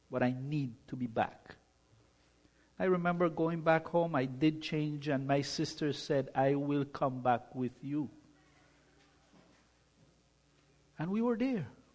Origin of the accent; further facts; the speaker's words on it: Belize; By the way, I'm from Belize. Okay? The best and most beautiful country in the world. Belize.